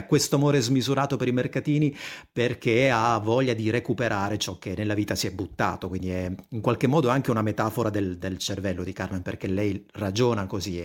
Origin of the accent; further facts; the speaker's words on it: Apulia, Italy; io sono nato a Bari e poi ho vissuto tutta la vita in provincia di Taranto, però io sono nato al Policlinico di Bari